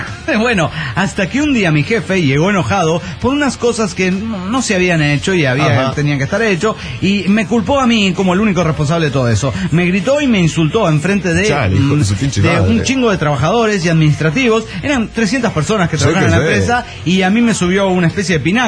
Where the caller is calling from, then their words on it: Guadalajara, Jalisco, Mexico; de Guadalajara, Jalisco, México.